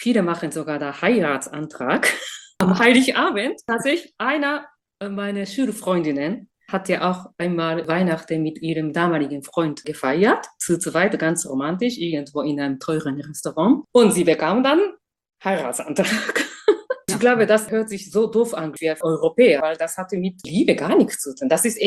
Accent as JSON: {"language": "German", "country": "Japan", "second_language": "German", "moved": "yes", "lives_now": "Germany", "said": "Ich komme aus Japan."}